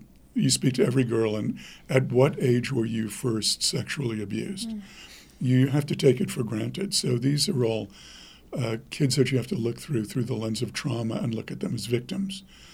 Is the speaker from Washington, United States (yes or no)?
no; New York, United States; and I grew up in New York, so I'm relentless when it comes to doing something like this